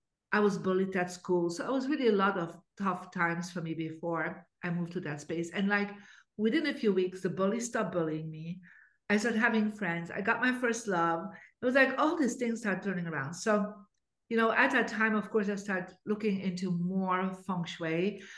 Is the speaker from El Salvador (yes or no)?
no; Belgium; I'm from Belgium, Catholic family.